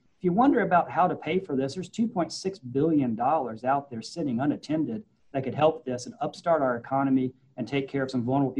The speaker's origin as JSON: {"language": "English", "region": "Missouri", "country": "United States", "said": "I'm a Missourian. I'm an American first, but I'm very close to Missouri"}